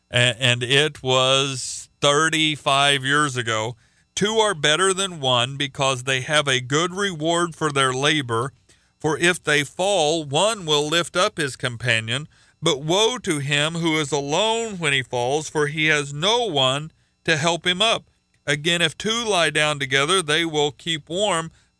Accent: Oklahoma, United States; I came from Oklahoma, and people didn't have back porches in Oklahoma.

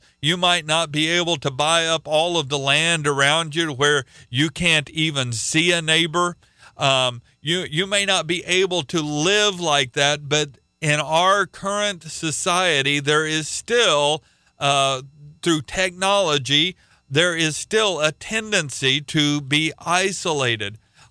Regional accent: Oklahoma, United States; I came from Oklahoma, and people didn't have back porches in Oklahoma.

